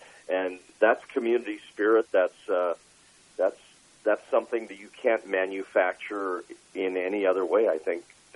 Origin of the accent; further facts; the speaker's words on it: Canada; moved away as an adult; also born or lived in San Diego / Chicago; now in United States; I'm originally from Canada, moved to the U.S. in 1982 and moved around a bit between San Diego and Chicago, and then eventually landing in the Bay Area.